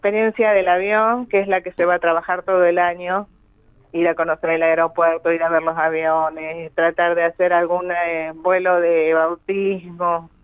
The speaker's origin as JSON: {"language": "Spanish", "town": "Allen", "region": "Río Negro", "country": "Argentina", "tie": "born there", "said": "Yo nací en Allen."}